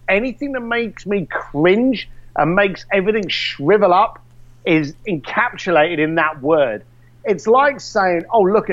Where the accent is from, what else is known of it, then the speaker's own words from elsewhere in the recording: London, United Kingdom; I'm a bricklayer from East London.